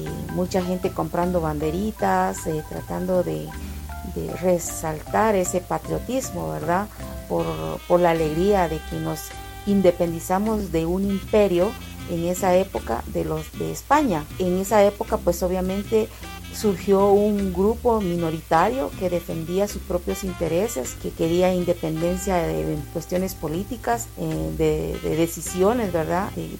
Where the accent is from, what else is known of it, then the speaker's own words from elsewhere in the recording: Guatemala; como guatemaltecos, estamos conscientes